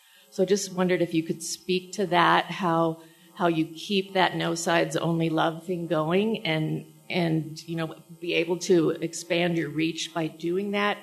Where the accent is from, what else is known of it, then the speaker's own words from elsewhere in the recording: California, United States; I'm from the San Francisco Bay Area, and it's so different there, as you can imagine.